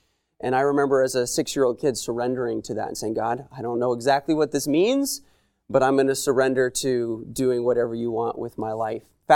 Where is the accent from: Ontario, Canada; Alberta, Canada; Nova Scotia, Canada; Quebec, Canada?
Alberta, Canada; Edmonton; also born or lived in Calgary; I'm from Edmonton, Alberta, Canada. I was born in a city called Calgary, which is about 2 hours south from where I'm at right now.